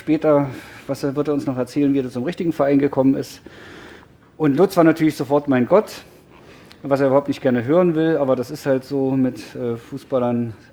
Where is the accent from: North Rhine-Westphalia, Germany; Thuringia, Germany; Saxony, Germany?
Thuringia, Germany; Weimar; Ich komme aus Weimar.